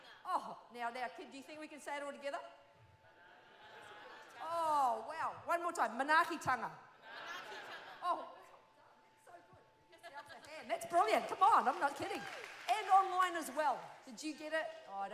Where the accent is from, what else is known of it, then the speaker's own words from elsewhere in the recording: New Zealand; Yes, I am from New Zealand. I am originally from New Zealand. I'm a Māori.